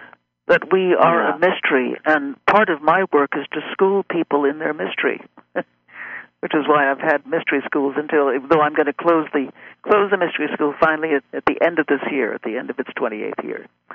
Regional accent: Brooklyn, New York, United States; born there; I was born in Brooklyn, in Shore Road.

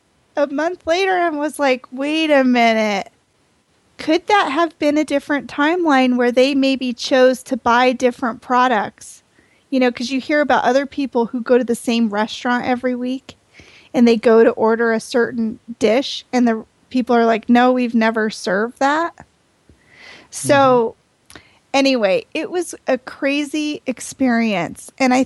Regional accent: East Coast, United States; I'm from the East Coast.

